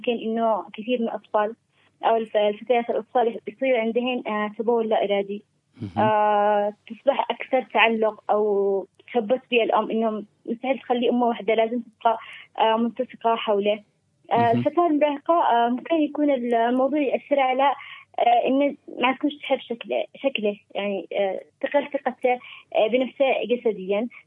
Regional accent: Yemen; بشكل عام إحنا كمجتمع يمني نشوف أنه قضايا التحرش هذه ما نتكلمش عنه،

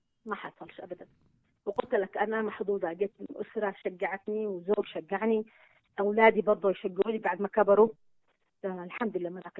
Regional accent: Aden, Yemen; أنا نشأت في مجتمع في عدن في ذلك الوقت حركة ثقافية، احترام للوقت، احترام للمواعيد.

